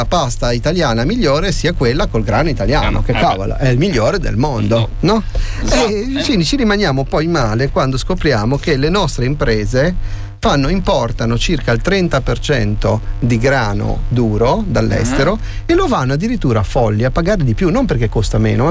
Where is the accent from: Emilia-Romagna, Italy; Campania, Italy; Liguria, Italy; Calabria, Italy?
Liguria, Italy; Genoa; a Genova, io sono genovese, siamo orgogliosissimi